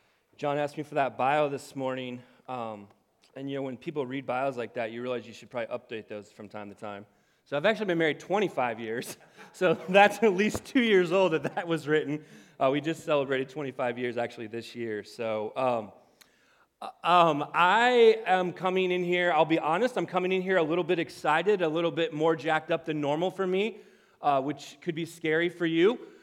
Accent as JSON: {"language": "English", "town": "Fort Wayne", "region": "Indiana", "country": "United States", "tie": "born or raised there", "said": "I grew up in Northeast Indiana in Fort Wayne."}